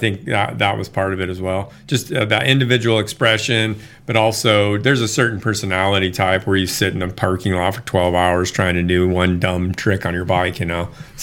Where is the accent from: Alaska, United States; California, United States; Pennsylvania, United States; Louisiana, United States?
Alaska, United States; Anchorage; So I was born in Alaska, in Anchorage, Alaska, and raised there, but it was because of the oil industry.